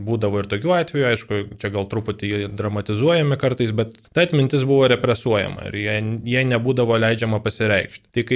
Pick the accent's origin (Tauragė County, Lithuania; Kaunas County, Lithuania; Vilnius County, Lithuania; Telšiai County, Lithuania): Vilnius County, Lithuania; Vilnius; Tai aš esu vilnietis ir esu jaunesnis už patį žurnalą, aš gimęs 1994 metais, mokiausi ir gyvenu ir tikiuosi gyvensiu Vilniuje, kažkaip prigijau ir niekur kitur pernelyg netraukia